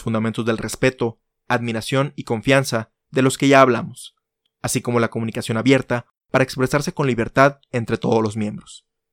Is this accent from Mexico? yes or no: yes; Mexico; Lamentablemente, en mi país, México, tenemos uno de los mayores índices de asesinatos de periodistas a nivel mundial